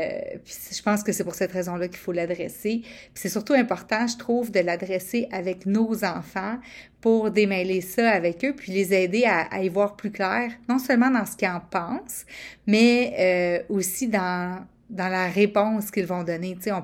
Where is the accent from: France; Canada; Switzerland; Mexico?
Canada; Quebec; je viens du Québec, je viens du Canada. Je viens du Canada français.